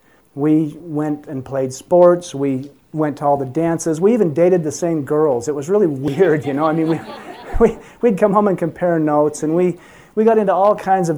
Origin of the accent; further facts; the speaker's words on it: Charleston, Utah, United States; I grew up here in Utah, grew up in a little town known as Charleston. It's right up by Midway on Deer Creek Reservoir.